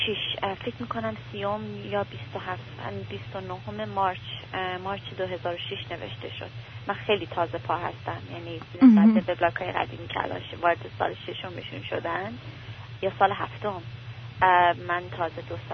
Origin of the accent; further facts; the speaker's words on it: Sari, Mazandaran, Iran; also born or lived in Tehran; now in Sacramento, United States; ماه 59 در ساری به دنیا اومدم، تا دوره دبیرستانم اونجا بودم. بعد از اون ساکن تهران شدیم.